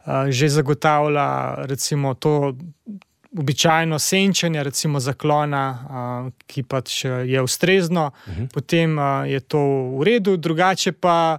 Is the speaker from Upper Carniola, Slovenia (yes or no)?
yes; Upper Carniola, Slovenia; now in Ljubljana, Slovenia; sem se preselil v Ljubljano iz Gorenjskega.